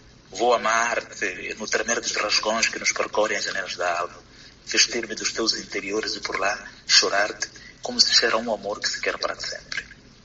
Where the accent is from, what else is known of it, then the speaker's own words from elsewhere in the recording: Mozambique; para falar um pouco daquelas que são as nossas tradições enquanto moçambicanos